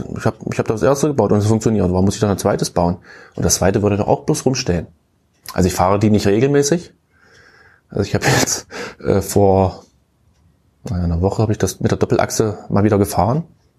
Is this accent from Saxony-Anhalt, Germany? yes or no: yes; Köthen, Saxony-Anhalt, Germany; born there; Also ich bin gebürtiger Köthner, obwohl das hört man vielleicht nicht so, manchmal kommt das durch